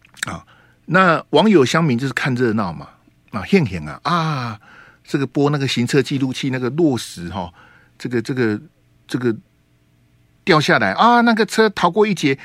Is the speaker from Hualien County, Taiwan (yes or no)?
yes; Hualien, Hualien County, Taiwan; 因为我是花莲人，然后我在那边土生土长，所以我的故乡、我的家乡遇到这个事情